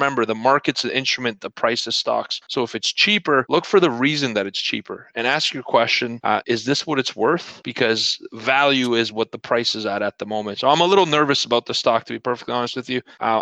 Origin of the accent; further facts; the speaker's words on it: Canada; So I'm from Canada, actually. We're located in Toronto